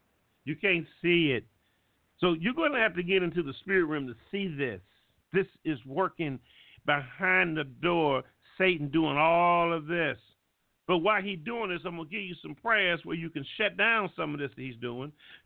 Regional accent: Alabama, United States; I'm from Alabama.

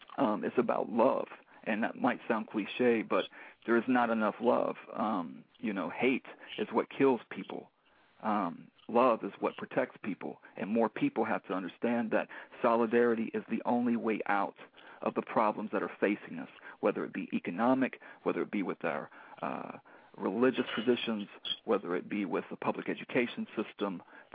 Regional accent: North Carolina, United States; Like I said, I'm from North Carolina, and in the late 80s and early 90s, I was involved with SHARP and ARA.

